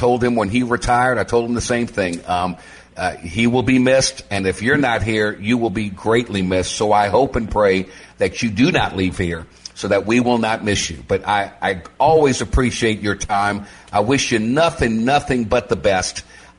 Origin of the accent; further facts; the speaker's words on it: New Orleans, Louisiana, United States; look, I'm from New Orleans, born and raised. And, you know, I live in Baton Rouge.